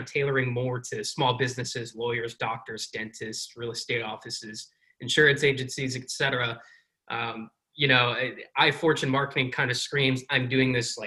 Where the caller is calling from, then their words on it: Myrtle Beach, South Carolina, United States; I am tuning in from sunny today, Myrtle Beach, South Carolina.